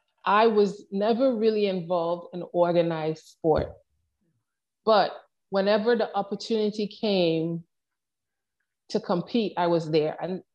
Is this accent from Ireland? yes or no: no; Trinidad & Tobago; The challenge that I had as a young person growing up in Trinidad is that, and growing up in the rural area in Trinidad, is that I did not have exposure to coaches.